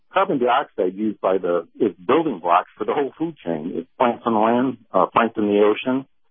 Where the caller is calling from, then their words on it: Clearwater, Florida, United States; in Clearwater.